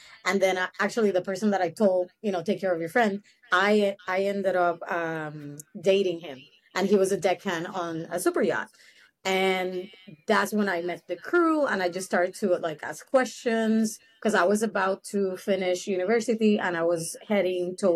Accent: Puerto Rico; now in United States; No, I'm from Puerto Rico.

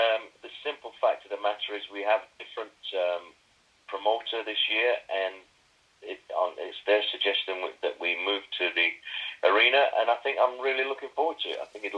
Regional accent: Sheffield, Yorkshire and the Humber, United Kingdom; moved away; also born or lived in London; I moved from Sheffield when I was fairly young. I gravitated towards London, which was where it was happening in those days.

